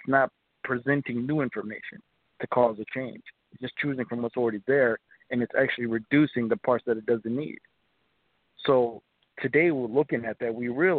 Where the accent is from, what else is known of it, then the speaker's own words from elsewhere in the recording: Minnesota, United States; Right now I'm from Minnesota, but right now I think I'm in Alabama. I'm on a road trip right now.